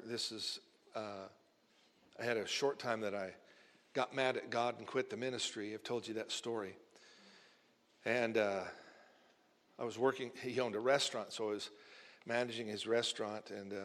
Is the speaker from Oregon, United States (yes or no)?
no; Mattoon, Illinois, United States; Those of you who make fun of my hometown, Mattoon. So I'm on Western Avenue in Mattoon, Illinois